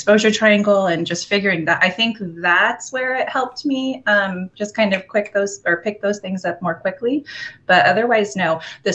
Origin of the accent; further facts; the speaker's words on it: Vail, Oregon, United States; So I actually grew up in Oregon, but I grew up on the other side of the state in a tiny little farming town called Vail.